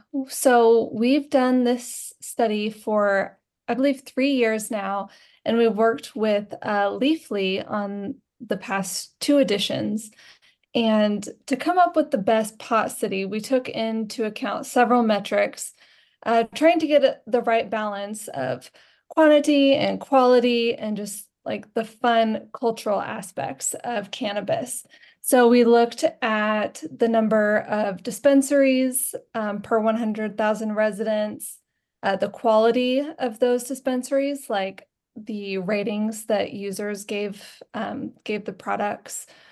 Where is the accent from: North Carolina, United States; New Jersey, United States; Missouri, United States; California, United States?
Missouri, United States; I am actually from Missouri, really close to Oklahoma.